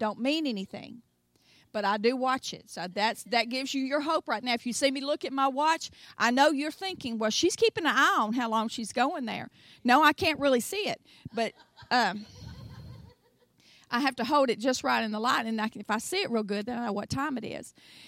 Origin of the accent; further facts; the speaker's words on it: the South, United States; I'm from the South, y'all go ahead and relax and just enjoy yourselves.